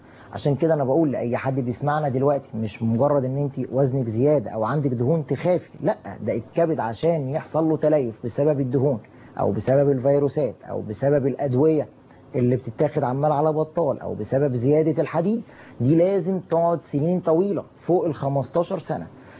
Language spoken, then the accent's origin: Arabic; Mansoura, Dakahlia, Egypt; انا يعني متحيز شويه للمنصوره على اساس ان انا من المنصوره